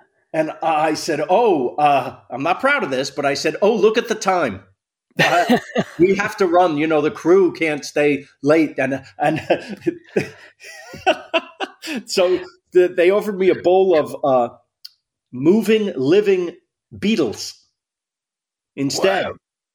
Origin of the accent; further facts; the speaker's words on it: United States; I'm just an American who gets the culture off the TV and movies.